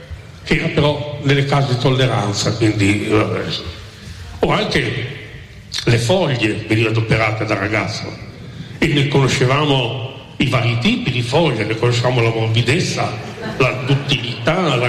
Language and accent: Italian; Vignola, Emilia-Romagna, Italy; e sono da Vignola